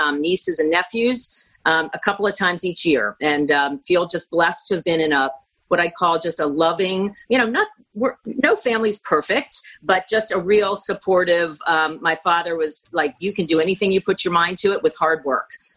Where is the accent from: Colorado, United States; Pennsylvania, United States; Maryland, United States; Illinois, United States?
Pennsylvania, United States; Lancaster; I was raised in Lancaster, PA, in a kind of a small town, a very conservative town